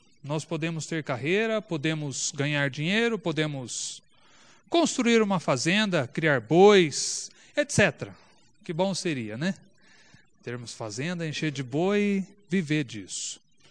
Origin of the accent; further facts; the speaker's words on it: Rubiataba, Goiás, Brazil; Aliás, quando garoto, foi um pessoal de Jundiaí lá em Rubiataba